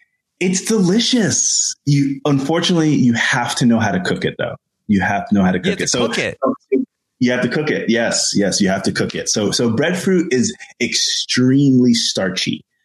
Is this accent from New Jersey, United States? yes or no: yes; Jersey City, New Jersey, United States; And Jersey City, New Jersey is my hometown.